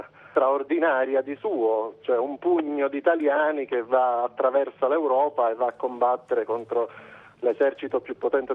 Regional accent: Sicily, Italy; io sono siciliano, quindi il siciliano è quasi condannato a portarsi dietro sempre la sua terra, quindi anche se mi sono trasferito in Polonia

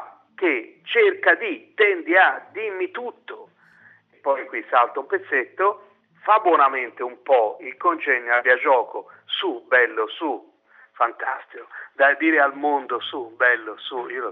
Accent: Florence, Tuscany, Italy; ma io vengo da Firenze, e bisogna espatriare ogni tanto, girare il mondo.

